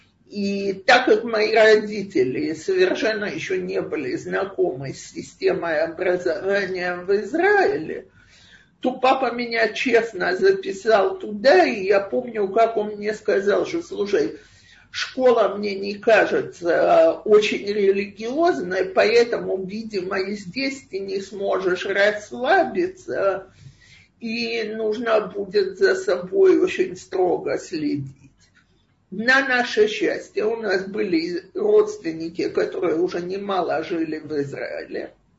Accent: Russia; now in Israel; Я была единственная из России в школе на 300 человек, и хочу, не хочу, нужно было учиться разговаривать на иврите, учиться на иврите.

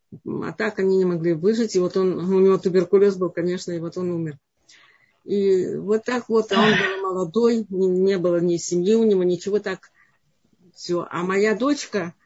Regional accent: Odesa, Odesa Oblast, Ukraine; Я тоже из Одессы

